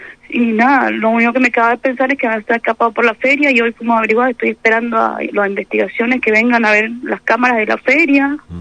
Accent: Las Heras, Argentina; somos de Las Heras.

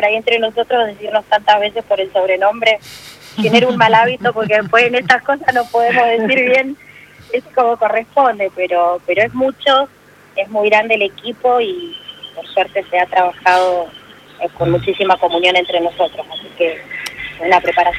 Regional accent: Mendoza, Argentina; Sí, como mendocina, como argentina.

